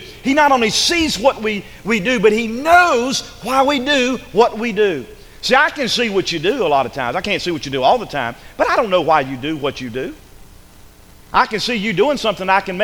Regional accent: the South, United States; accent: southern; And I say all, my southern accent, I'm not saying all, A-L-L, I'm saying A-W-E, all.

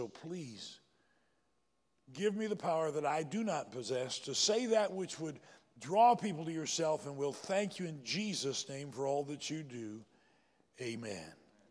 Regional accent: South Carolina, United States; born there; I was born in South Carolina. We used to say, well, shut my mouth.

